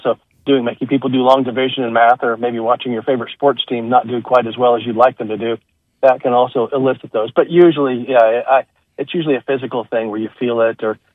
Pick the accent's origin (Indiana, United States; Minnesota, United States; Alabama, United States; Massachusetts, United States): Alabama, United States; Huntsville; I grew up here in Huntsville. I was born in Huntsville Hospital, went to Butler High School, always had an interest in medicine